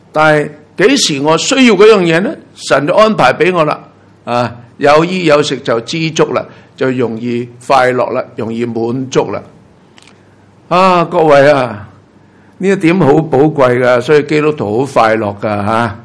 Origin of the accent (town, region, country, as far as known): China